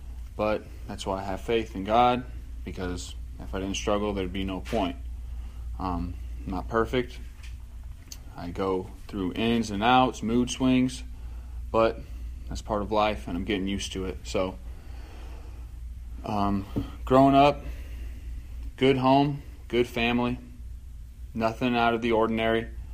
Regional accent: Arkansas, United States; Like I said, I'm from Arkansas.

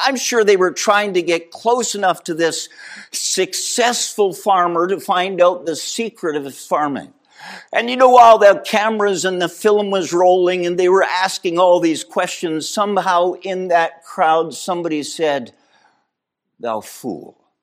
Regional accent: Canada; I'm a Canadian and I can't play hockey.

